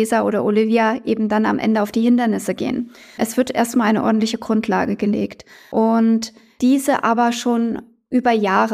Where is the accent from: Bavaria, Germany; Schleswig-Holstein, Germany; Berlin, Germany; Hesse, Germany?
Hesse, Germany; Frankfurt; Gut, meine Heimatstadt Frankfurt.